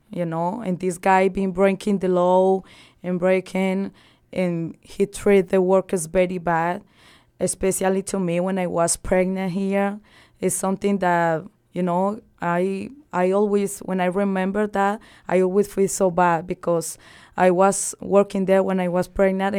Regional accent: Colombia; people from Ecuador, Colombia. I'm from Colombia.

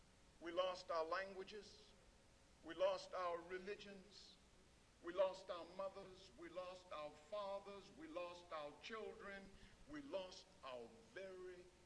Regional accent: Southern United States, United States; I grew up in the Old South. I never met a white person until I was 21 years old.

